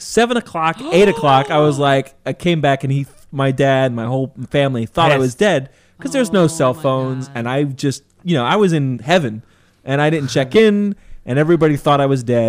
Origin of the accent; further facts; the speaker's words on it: Florida, United States; I was from Florida, and I was up in New York City for the first time.